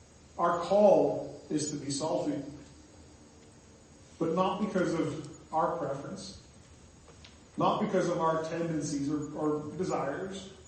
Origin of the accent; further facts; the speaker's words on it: Ireland; I say we, I'm Irish, you're Canadian.